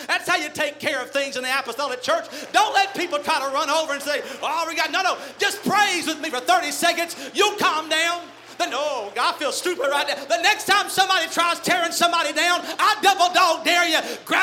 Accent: Texas, United States; I'm, you know … I'm from Texas and everything else.

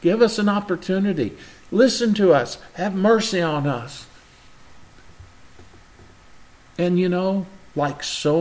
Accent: Henryville, Indiana, United States; growing up in the Baptist church in Henryville, where I grew up

